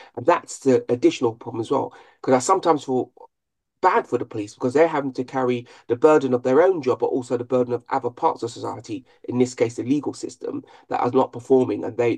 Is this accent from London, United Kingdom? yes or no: yes; London, United Kingdom; I was born and raised in London.